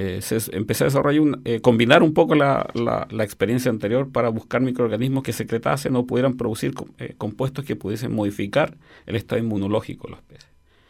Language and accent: Spanish; San Bernardo, Santiago Metropolitan Region, Chile; No, técnicamente nací en San Bernardo, estudié hasta los 18 años toda mi enseñanza básica media en San Bernardo